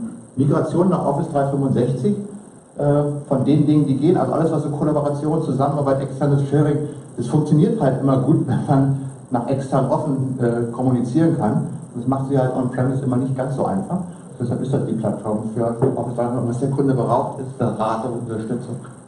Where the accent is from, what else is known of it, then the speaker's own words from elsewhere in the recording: Berlin, Germany; Ich komme aus Berlin